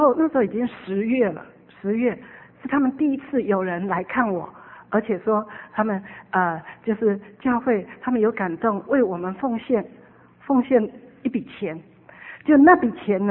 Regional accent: Taiwan; 我从台湾来我只带了几千块

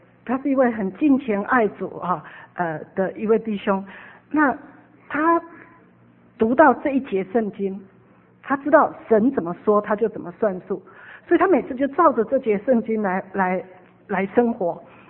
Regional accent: Taiwan; 我从台湾来我只带了几千块

